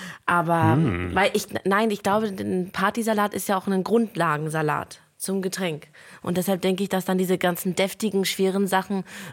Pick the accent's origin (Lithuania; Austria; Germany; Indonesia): Lithuania; der ist dann halt ohne, bei uns in Litauen ohne Wurst, also mit auch Mayo, Erbse, Möhrchen und Kartoffeln.